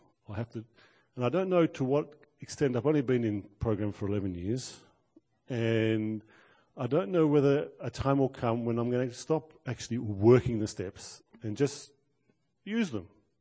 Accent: Israel; English is a second language; I come from Israel

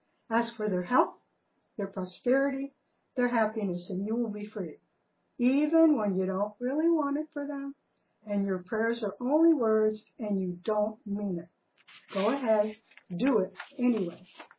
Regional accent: East Coast, United States; I grew up on the East Coast and spent all my days on the beach and in the water.

